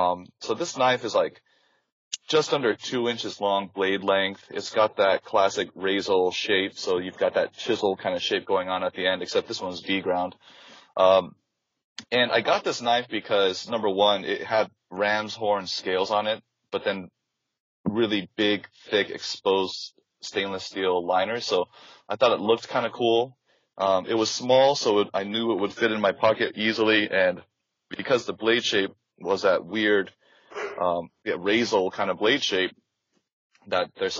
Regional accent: Midwest, United States; I grew up in the Midwest, and so we were always just shooting BB guns and going fishing and just being around knives all the time.

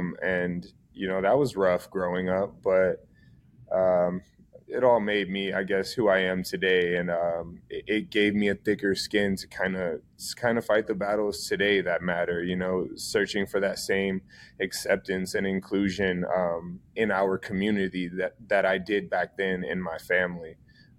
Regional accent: Akron, Ohio, United States; also born or lived in Washington, D.C. / New York / Orlando / North Carolina; So I actually grew up here in Akron, Ohio. I'm a little bit of a gypsy, so I've been all over. I've lived in D.C., I've lived in New York, Orlando, North Carolina

